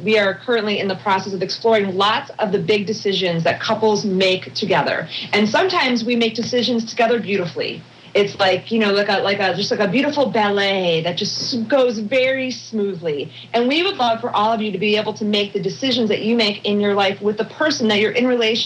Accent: Chicago, Illinois, United States; born there; now in California, United States; I was also born in the Midwest. I was born in the Chicago land place, suburbs, I guess that they would call it, suburbs of Chicago

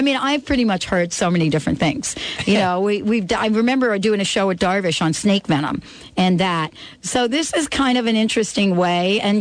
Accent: New Jersey, United States; I grew up in Jersey.

